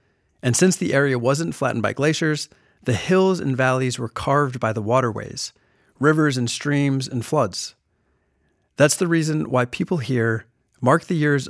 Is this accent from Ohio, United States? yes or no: no; Milwaukee, Wisconsin, United States; Now, I'm from Milwaukee, but I've been visiting all corners of Wisconsin my whole life.